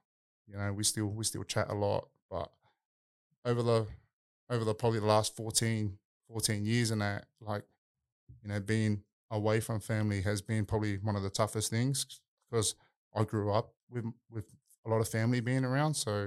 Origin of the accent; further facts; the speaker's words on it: New South Wales, Australia; So, like, I'm born and raised in Australia. Like, born at Auburn Hospital.